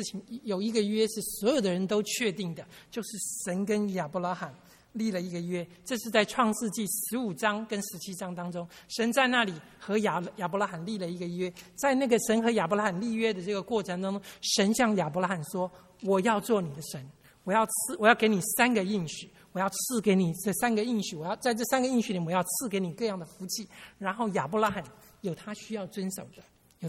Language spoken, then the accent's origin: Chinese; China; 可能这跟我们中国人传统的观念也是很像的啊。